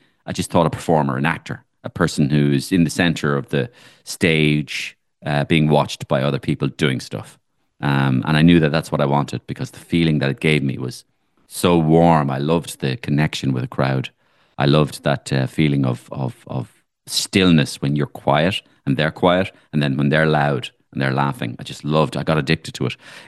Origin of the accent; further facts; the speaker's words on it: Waterford, Munster, Ireland; now in Dublin, Ireland; And when I came from Waterford, I came from with a long green duffel coat, a bowler haircut, and a briefcase.